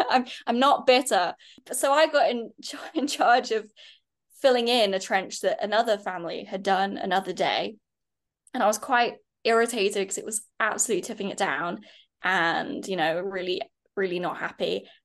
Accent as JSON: {"language": "English", "country": "Saudi Arabia", "tie": "born or raised there", "said": "I didn't grow up in England. I grew up in Saudi Arabia."}